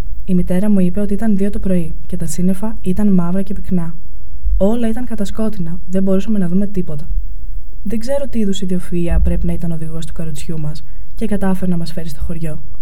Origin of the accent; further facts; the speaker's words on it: Athens, Attica, Greece; born there; Γεννήθηκα στην Αθήνα το 1937. Η οικογένειά μου ήταν πλούσια.